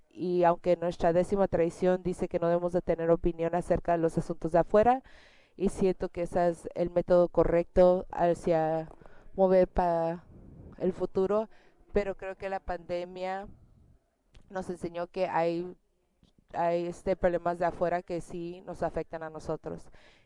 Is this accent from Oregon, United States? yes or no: yes; Oregon, United States; also born or lived in Alaska; Yo fui criada y nací en Oregon, pero me moví a Alaska cuando tenía 20 años y ahí me mantuve sobria. Viví ahí 27 años y ahora he regresado a mi ciudad de nacimiento.